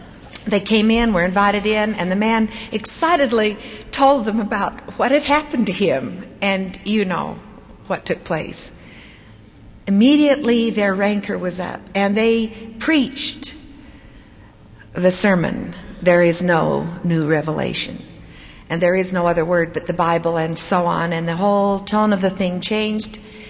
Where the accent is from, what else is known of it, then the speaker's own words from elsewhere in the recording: Salt Lake City, Utah, United States; I grew up in Salt Lake City on Capitol Hill.